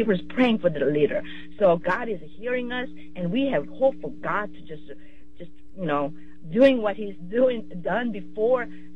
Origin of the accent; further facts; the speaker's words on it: South Korea; I'm from South Korea